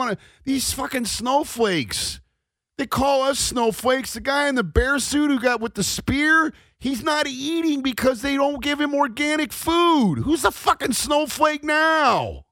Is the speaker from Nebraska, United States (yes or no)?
yes; Nebraska, United States; I grew up in Nebraska. I grew up in the heart of the country that is upset right now.